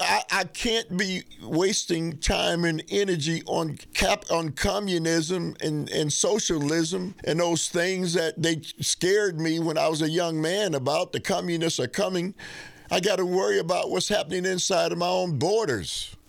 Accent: United States; I got to tell you, sir, as an American citizen, I look at my nation, and, you know, we've kind of been calling the shots globally, right?

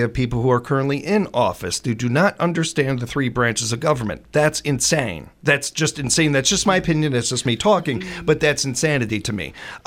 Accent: Chicago, Illinois, United States; Politics has always been a big part of my family, and growing up in Chicago, you just can't get around it.

